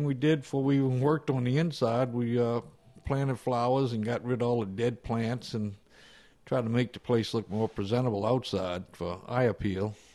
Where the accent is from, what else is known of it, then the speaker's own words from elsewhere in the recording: New Orleans, Louisiana, United States; Yes, because she was from Metairie and I was from New Orleans all my life, and people here just kind of stay in their own neighborhoods forever, I think.